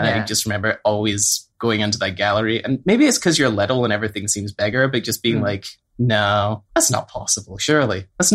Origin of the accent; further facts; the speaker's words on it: Bristol, South West England, United Kingdom; moved away; where I grew up in Bristol, especially when I was in England.